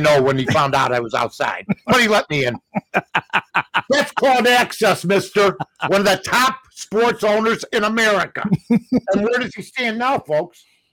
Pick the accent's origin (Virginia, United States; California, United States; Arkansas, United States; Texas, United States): Arkansas, United States; I'm wearing a jersey that says Wrigleyville, and I'm from Arkansas.